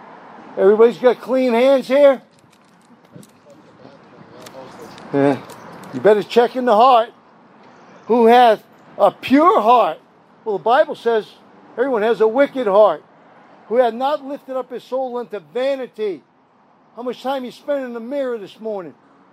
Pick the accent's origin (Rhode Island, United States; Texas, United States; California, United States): Rhode Island, United States; born there; I was born in Rhode Island, but I got born again in Charleston, South Carolina. That kind of makes me like a half Yankee, half Johnny Reb.